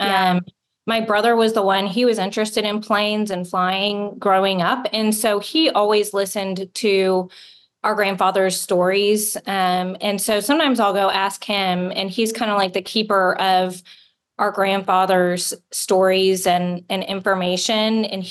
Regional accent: San Antonio, Texas, United States; I grew up in San Antonio, and I have a grandfather and an uncle who were both in the Air Force.

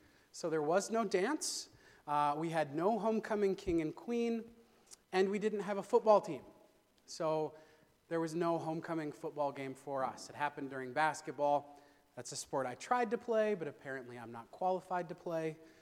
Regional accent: Minot, North Dakota, United States; Now, you guys might remember that I grew up in Minot, and you might even remember that I didn't go to Minot High.

